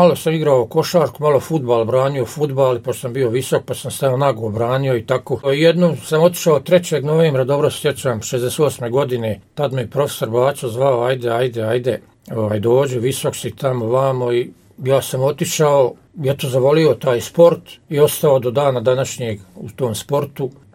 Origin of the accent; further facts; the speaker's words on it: Brčko, Brčko District, Bosnia & Herzegovina; also born or lived in Jajce; Ja sam rođen u Jajcu 9.9.51. godine.